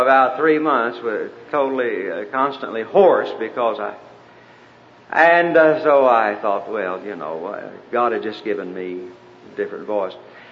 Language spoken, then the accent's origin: English; Arkansas, United States; also born or lived in Oklahoma; now in Texas, United States; I was born in Oklahoma, raised in Arkansas, live in Texas, and you put those three accents together, you've got something awful.